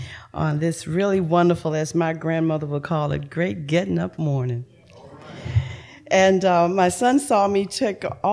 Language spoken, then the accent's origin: English; Richmond, Virginia, United States; now in Maryland, United States; Wade actually, I hail from Richmond, Virginia.